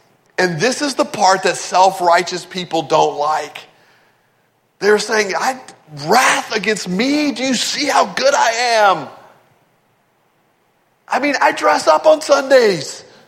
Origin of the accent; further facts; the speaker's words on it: Nederland, Texas, United States; at our church growing up in Nederland, Texas.